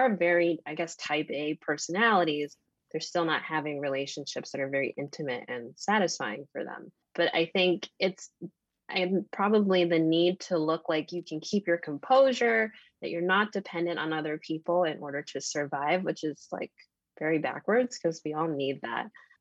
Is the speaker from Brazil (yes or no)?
no; New York City, New York, United States; It was so different than how I was raised as a young Black girl growing up in New York City. I mean, New York City is already a pretty intense city to live